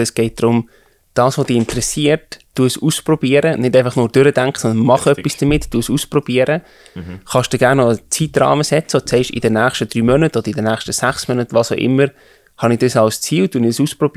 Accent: Bern, Switzerland; Ich bin im Emmental aufgewachsen, habe in St. Gallen studiert, bin immer auch zwischen Bern, Zürich und St. Gallen unterwegs gewesen

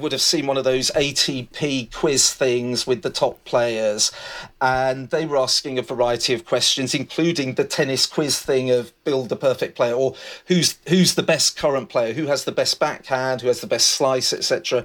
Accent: United Kingdom; as a British tennis fan, it's wonderful.

